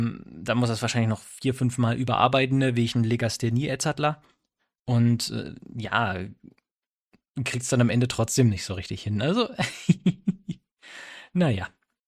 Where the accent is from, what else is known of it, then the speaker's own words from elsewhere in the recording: eastern Germany, Germany; Ich als Ossi sage Balkon.